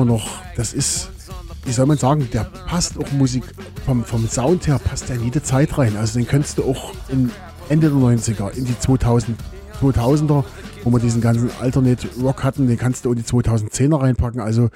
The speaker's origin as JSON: {"language": "German", "region": "East Germany", "country": "Germany", "said": "gerade bei uns in Ostdeutschland, also damals nach der Wende, war das so die schöne, schöne neue Welt."}